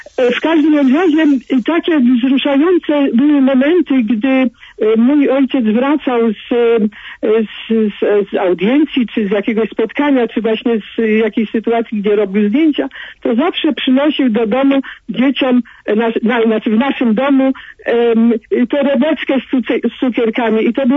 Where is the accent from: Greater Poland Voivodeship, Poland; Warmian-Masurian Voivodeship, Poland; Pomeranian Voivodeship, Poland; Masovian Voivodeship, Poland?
Greater Poland Voivodeship, Poland; Poznań; now in Switzerland; dzwonię ze Szwajcarii. Tak się składa, że też jestem z Poznania